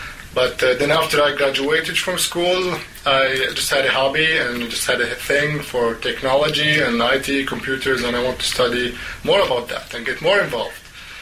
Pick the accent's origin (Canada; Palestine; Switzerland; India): Palestine; Bethlehem, West Bank; Okay, well, I'm from Bethlehem, Palestine, and Palestine as a country is a unique place because it has four geographical regions